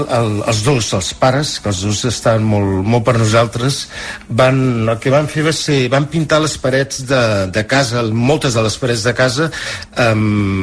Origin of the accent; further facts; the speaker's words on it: Barcelona, Catalonia, Spain; moved away as an adult; also born or lived in New York; jo vaig néixer a Barcelona i fins als 20... No, als 32 que no vaig marxar a Nova York vaig estar a Barcelona.